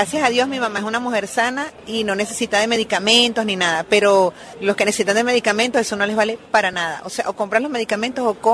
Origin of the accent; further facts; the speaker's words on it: Venezuela; moved away as an adult; Yo soy venezolana, tengo un año acá, me vine por la situación de mi país porque no está fácil.